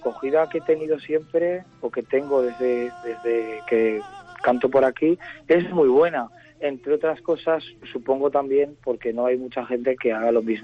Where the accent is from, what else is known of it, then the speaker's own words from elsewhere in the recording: Alfaro, La Rioja, Spain; Alfareño de cuna y además muy alfareño, porque yo vivo en mi pueblo, me encanta mi pueblo y me va a costar despegarme de él si es que tengo que hacerlo.